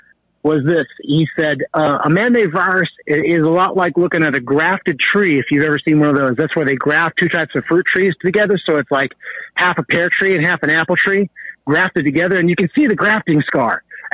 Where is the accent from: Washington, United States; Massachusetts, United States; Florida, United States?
Washington, United States; Seattle; born there; I'm originally born from Seattle, so just good with accent. But my father was born in Harlan, Kentucky.